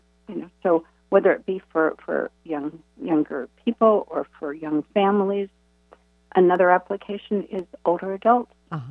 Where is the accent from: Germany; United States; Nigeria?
Germany; And I grew up in Germany, so we did have a big house in Germany